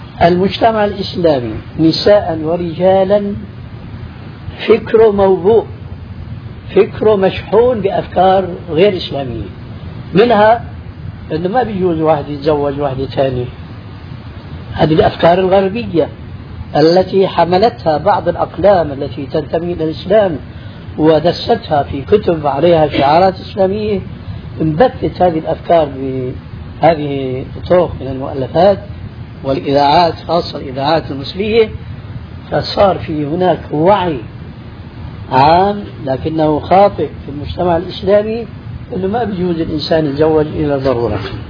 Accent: Syria; عندنا في سوريا

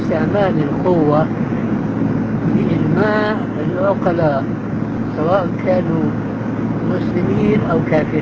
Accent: Damascus, Damascus Governorate, Syria; عندنا في دمشق كنا محكومين فرنسويين

